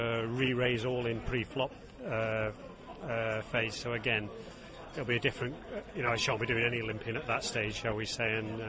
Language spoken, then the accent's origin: English; Birmingham, West Midlands, United Kingdom; And as it happens, we're both from Birmingham.